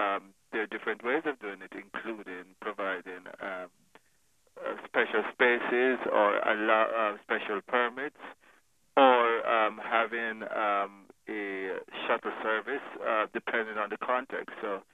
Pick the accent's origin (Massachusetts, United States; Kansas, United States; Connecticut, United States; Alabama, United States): Connecticut, United States; Mansfield; That has been one method that has been used in my hometown of Mansfield, Connecticut.